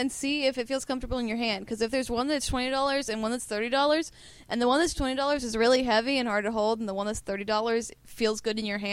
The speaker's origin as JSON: {"language": "English", "region": "Georgia", "country": "United States", "tie": "born there", "said": "I was born in Georgia. I'm me saying I'm from Georgia even though I haven't lived there ever."}